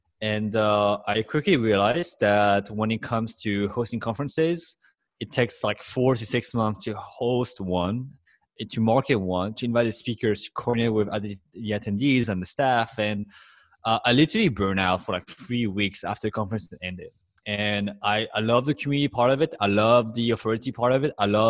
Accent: Paris, Île-de-France, France; English is a second language; moved away as an adult; now in United States; I was born and raised in Paris, and I arrived in the US when I was like 19

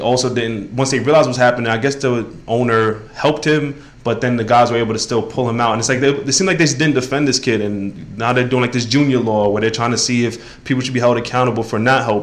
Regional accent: Brooklyn, New York, United States; The thing is, like, growing up in New York, I lived in Brooklyn my entire life

